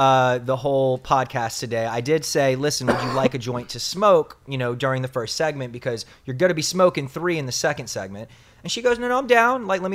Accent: New Orleans, Louisiana, United States; born there; Woo! I was born in New Orleans, bro.

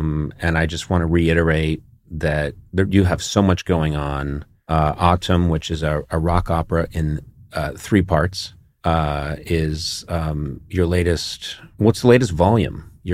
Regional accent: Ireland; I don't. I'm Irish. We hide all that.

